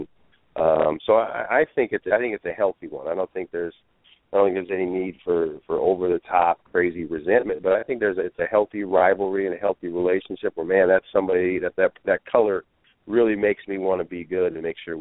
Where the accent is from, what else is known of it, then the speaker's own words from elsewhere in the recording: Billings, Montana, United States; You know, I'm from Billings, Montana, and their high school rivalries, Cat Grizz, Montana State, Montana, there's no pro teams.